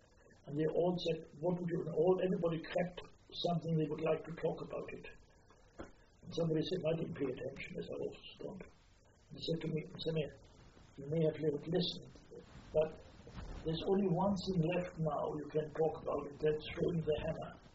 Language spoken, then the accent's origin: English; Wiesbaden, Hesse, Germany; And somebody formed a Jewish club in my hometown in Wiesbaden.